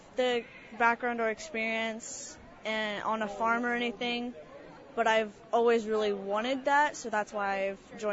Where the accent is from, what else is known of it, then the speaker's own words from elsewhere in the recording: Hillsboro, United States; I grew up in Hillsboro my whole life.